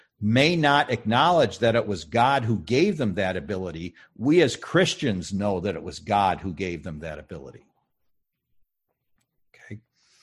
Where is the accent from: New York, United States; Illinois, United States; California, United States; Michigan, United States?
Michigan, United States; Alpena; I grew up in Alpena, Michigan. If you're looking at Michigan, Alpena's here. I grew up and went to college in Kalamazoo, which is down here 300 miles away.